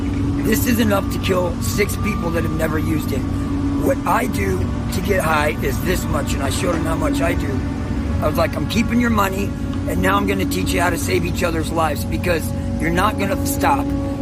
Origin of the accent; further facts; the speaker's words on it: the South, United States; I'm from the South, man.